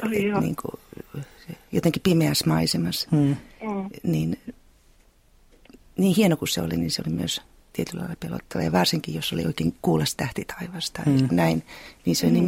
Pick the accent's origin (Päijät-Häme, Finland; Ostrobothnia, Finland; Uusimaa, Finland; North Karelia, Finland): Ostrobothnia, Finland; Joo, mä oon itse Pohjanmaalta.